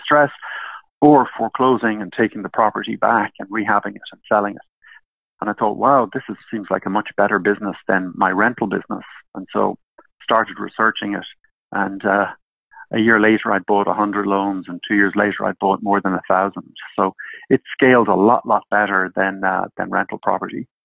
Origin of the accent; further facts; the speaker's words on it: Ireland; but in Europe, I'm actually from Ireland.